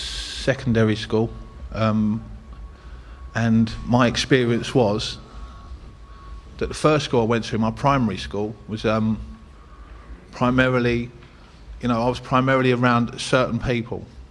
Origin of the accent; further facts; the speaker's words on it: Ladbroke Grove, London, United Kingdom; I'm originally from West London. Grew up in an area called... It depends who I'm talking to. I either say I'm from Notting Hill. If I'm speaking to people from like my people of where I'm from, it's Ladbroke Grove.